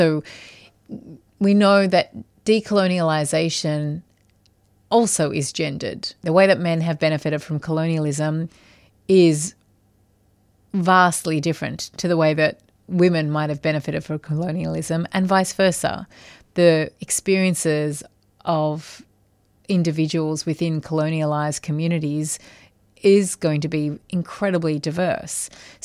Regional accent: Australia; and I am Australian, although I live overseas

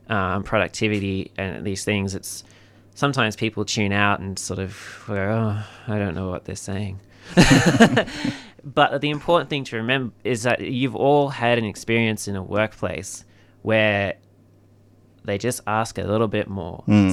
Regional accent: Sydney, New South Wales, Australia; I'll compare it to where I grew up in Sydney.

